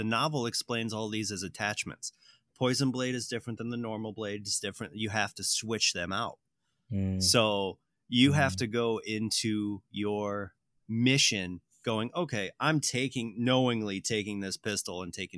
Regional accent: United States; I know, to hear this, but I'm an American. So I've held, fired, and own firearms.

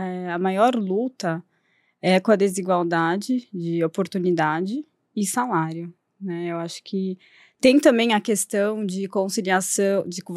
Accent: São Paulo, Brazil; born there; eu nasci aqui em São Paulo mesmo, estudei numa escola americana.

